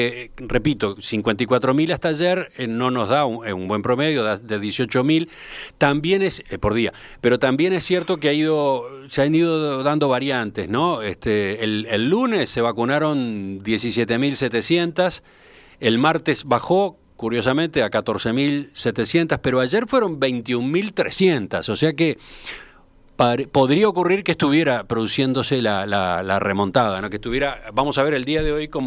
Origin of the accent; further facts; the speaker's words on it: Uruguay; ¿Será que como somos los uruguayos, qué, somos patéticos?